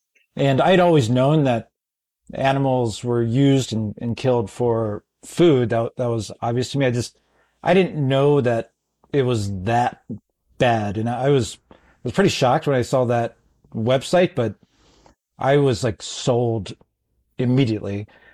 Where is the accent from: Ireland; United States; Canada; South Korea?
United States; Baltimore, Maryland; You know, I'm from Baltimore, so I was just working in the US at the time.